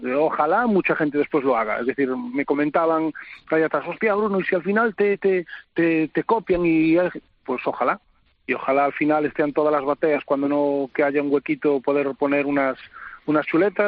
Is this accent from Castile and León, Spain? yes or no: no; Narón, Galicia, Spain; yo soy de Narón Ferrol, desde la comarca de Ferrolterra